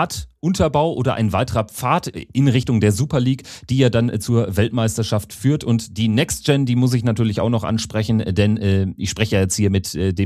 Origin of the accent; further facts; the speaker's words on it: Bavaria, Germany; Das heißt, theoretisch kann ich als Oberbayer in Österreich Turniere spielen